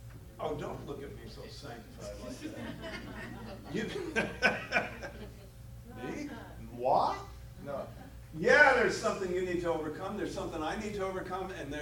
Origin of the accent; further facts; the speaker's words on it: East Coast, United States; You know, I grew up out in the East Coast, and I grew up in Yankee Stadium.